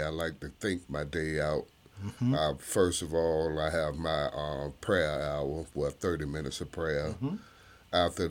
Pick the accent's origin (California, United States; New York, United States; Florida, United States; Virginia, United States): Virginia, United States; Norfolk; now in Allentown, United States; I grew up in Norfolk with both parents.